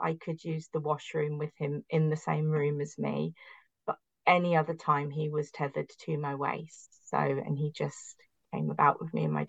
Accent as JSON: {"language": "English", "town": "Barrie", "region": "Ontario", "country": "Canada", "tie": "born or raised there", "said": "So OPA, a local organization to Barry, like my hometown."}